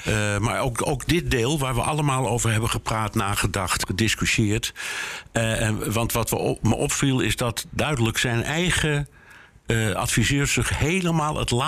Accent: Germany; Dutch is a second language; En we hebben dus door ons verleden als Duitsers een soort brugfunctie tussen al die keffende politici.

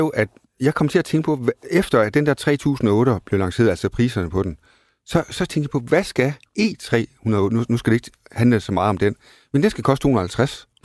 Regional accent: Sæby, North Denmark Region, Denmark; nu kommer jeg fra Nordjylland, Sæby i øvrigt.

